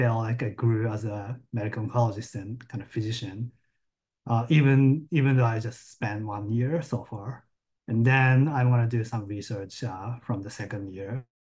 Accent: Japan; moved away as an adult; now in United States; I grew up in Japan, went to medical school in Tokyo, Japan, and then finished kind of residency and oncology training in Japan before coming to the United States.

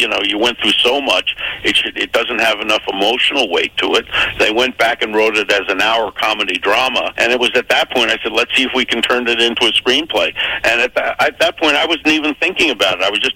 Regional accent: Bronx, New York, United States; I'm born and raised in the Bronx. I was born four stops away from Yankee Stadium on the D train.

